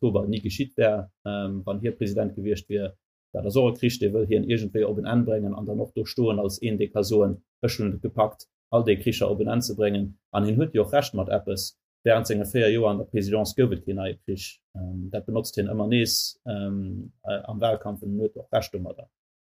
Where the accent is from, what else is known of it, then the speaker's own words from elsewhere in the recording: United States; Frustration, die ein Hai hört als Amerikaner, erstens mal als Journalist